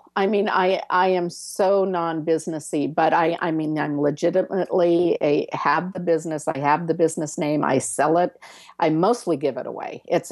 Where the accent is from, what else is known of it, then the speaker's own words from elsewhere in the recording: California, United States; I'm a nurse from California.